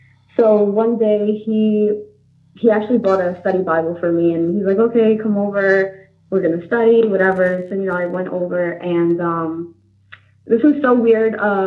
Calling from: New York, United States; I am calling from Westchester County in New York.

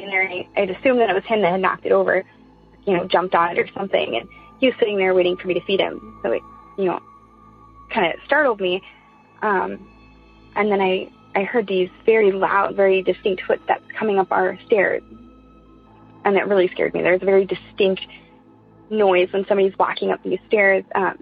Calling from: Iowa, United States; I'm calling from Iowa.

